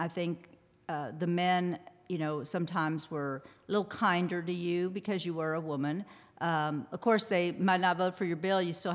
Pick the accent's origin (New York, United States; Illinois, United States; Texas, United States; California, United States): Texas, United States; San Marcos; moved away as an adult; also born or lived in Rio Grande Valley; I was raised in San Marcos, so I wasn't even from the Rio Grande Valley. I moved there in 1991 after I got out of law school.